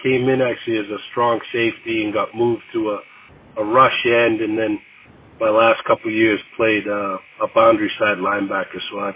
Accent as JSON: {"language": "English", "town": "Boston", "region": "Massachusetts", "country": "United States", "tie": "born or raised there", "said": "But growing up in Boston, you did a lot of stuff. So you played street hockey, you played baseball, you know, you played football."}